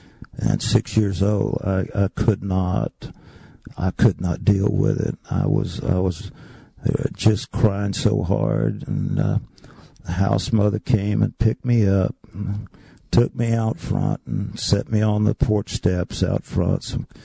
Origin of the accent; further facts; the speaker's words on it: Meadow Branch, North Carolina, United States; I said, "Meadow Branch, North Carolina."